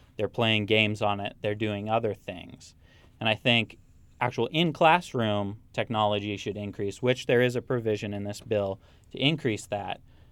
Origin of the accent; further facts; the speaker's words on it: Sandpoint, Idaho, United States; up where I grew up in Sandpoint